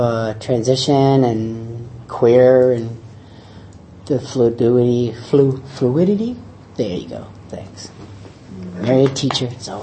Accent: United States; I'm American, so sorry about that.

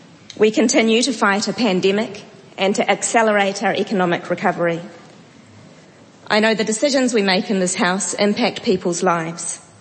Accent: Invercargill, Southland, New Zealand; Now, I was born in Invercargill, and growing up in New Zealand, I always knew I was lucky and protected from the catastrophic effects of illness.

